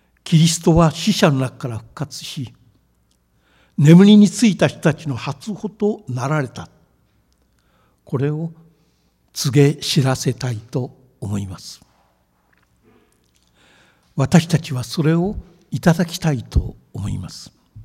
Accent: Tokyo, Japan; 私は東京で生まれ育ちましたから、この光景を何度も見てきました。

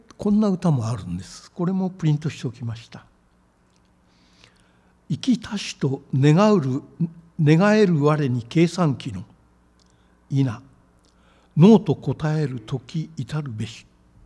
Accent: Tokyo, Japan; 私は東京で生まれ育ちましたから、この光景を何度も見てきました。

